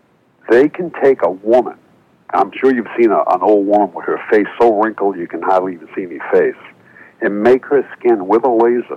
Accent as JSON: {"language": "English", "town": "Boston", "region": "Massachusetts", "country": "United States", "tie": "born or raised there", "said": "Years ago when I was a kid, you know, I grew up in Boston."}